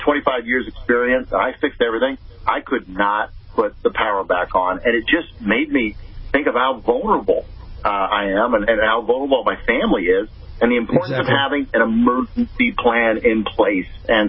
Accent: California, United States; now in Kansas, United States; So I'm from California originally, and you're used to rolling blackouts, but I didn't know weather until I moved to Kansas a couple years ago.

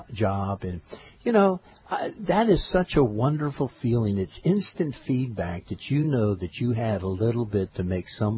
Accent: California, United States; born there; I was born in California.

